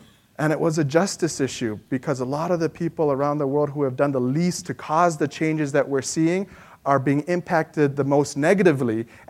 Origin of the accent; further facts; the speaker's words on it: Chicago, Illinois, United States; It happens in Lake Michigan. I'm from Chicago.